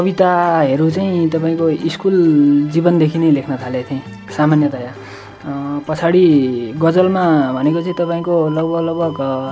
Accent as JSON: {"language": "Nepali", "town": "Madhumalla", "region": "Koshi Province", "country": "Nepal", "tie": "born or raised there", "also_born_or_lived": "Ilam", "said": "मेरो जन्मथलो चाहिँ गजुरमुखी इलाम हो, स्थायी ठेगाना मधुमल्ला तोरीबारी नै।"}